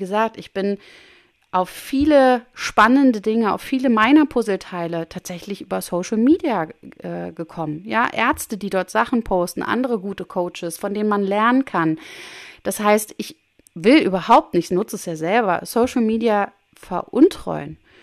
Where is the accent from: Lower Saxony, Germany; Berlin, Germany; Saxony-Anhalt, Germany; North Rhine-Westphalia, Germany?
Berlin, Germany; Leipzig nicht weit weg von Berlin, wo ich herkomme